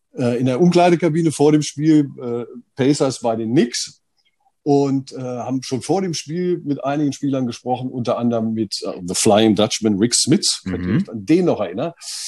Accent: Germany; vor allen Dingen war es halt so, dass wir als Deutsche damals, 93, 94, 95, relative Exoten waren.

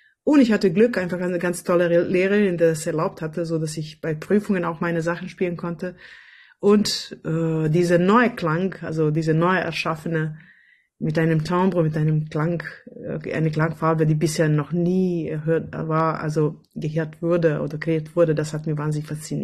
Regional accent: Smederevska Palanka, Podunavlje District, Serbia; German is a second language; in meine kleine Stadt, wo ich geboren war, also in Smederevska Palanka, das ist eine kleine Stadt, 100 Kilometer von Belgrad in Serbien

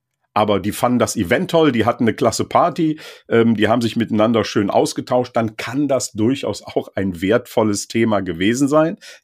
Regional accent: North Rhine-Westphalia, Germany; ich komme ja aus dem Rheinland, auch obwohl ich an der Nordsee wohne.

